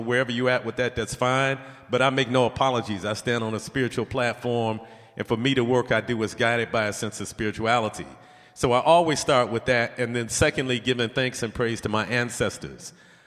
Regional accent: Detroit, Michigan, United States; So I'm from Detroit. And I don't know if y'all know folks from Detroit, but we like unapologetically loyal to Detroit.

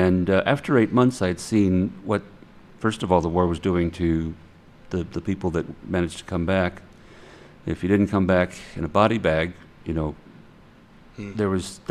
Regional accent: Chicago, Illinois, United States; born there; Well, I was born in Chicago in 1947.

